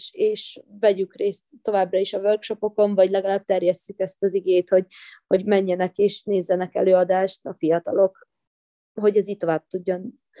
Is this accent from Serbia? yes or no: yes; Subotica, Vojvodina, Serbia; amint már említettem, hogy szabadkai vagyok, a határon túliak is lehetőséget kaptak arra, hogy megmutatkozzanak.